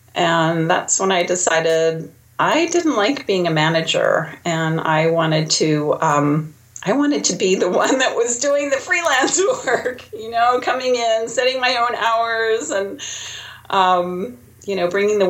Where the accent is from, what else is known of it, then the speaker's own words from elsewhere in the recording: New Jersey, United States; I am originally from New Jersey.